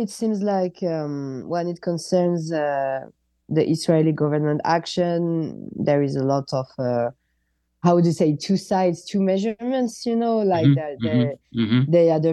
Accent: France; accent: French; English is a second language; Sorry for my French accent.

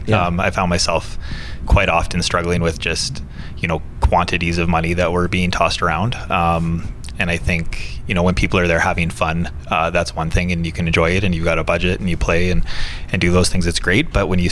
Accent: Calgary, Alberta, Canada; growing up in Calgary, playing lots of cards with my family

